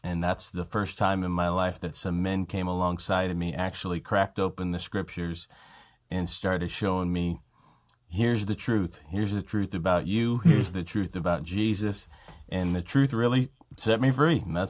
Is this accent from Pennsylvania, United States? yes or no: no; Indiana, United States; now in Illinois, United States; I'm currently residing in central Illinois. I grew up in Northwest Indiana, kind of Chicago suburbs there.